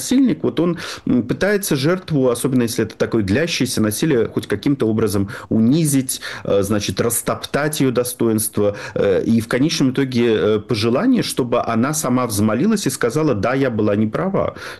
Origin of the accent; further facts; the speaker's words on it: Saint Petersburg, Russia; Я не уверен, что здесь аналогии с Ленинградом блокадным полностью уместны. Говорю это как раз петербуржец.